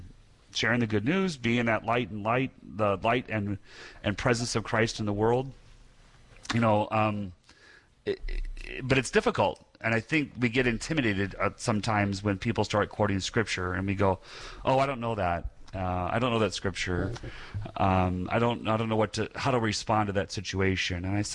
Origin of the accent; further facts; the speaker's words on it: Illinois, United States; now in Southern US; When I was growing up near Chicago.